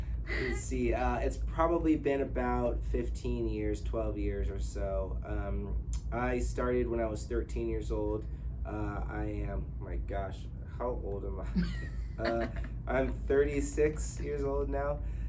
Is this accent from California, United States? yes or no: no; Greensboro, North Carolina, United States; also born or lived in Miami; Yeah, I grew up in Greensboro. I mean, I was born in Miami, Florida, but I grew up in Greensboro.